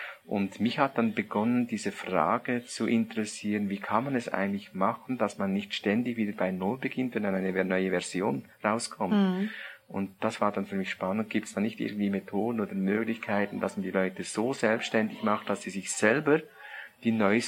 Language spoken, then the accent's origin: German; Switzerland; ist bei uns in der Schweiz heißt die Matura, nachgeholt.